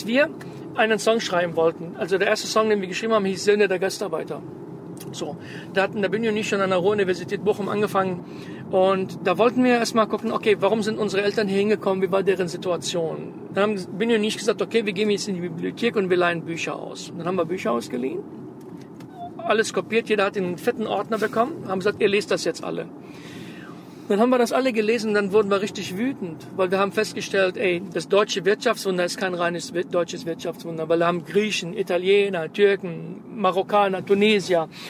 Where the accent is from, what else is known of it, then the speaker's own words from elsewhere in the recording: Beirut, Beirut Governorate, Lebanon; now in Germany; Ich bin in Beirut geboren, aufgewachsen.